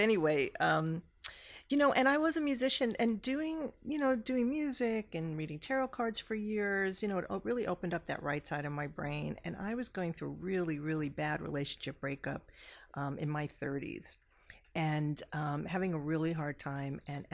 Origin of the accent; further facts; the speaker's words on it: New York City, New York, United States; I mean, I grew up in the Bronx, New York City. I'm a very down-to-earth person.